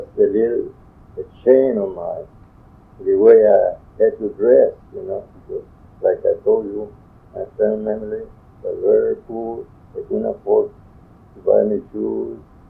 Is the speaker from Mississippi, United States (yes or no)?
no; Texas, United States; born there; And I was born here in Star County in March 3rd, 1917.